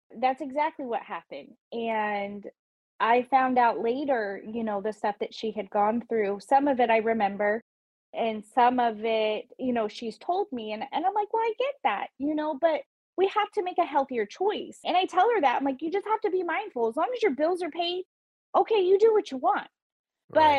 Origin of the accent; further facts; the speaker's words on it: Modesto, California, United States; And so it was interesting growing up in Modesto. I mean, I lived in a lot of different areas of Modesto.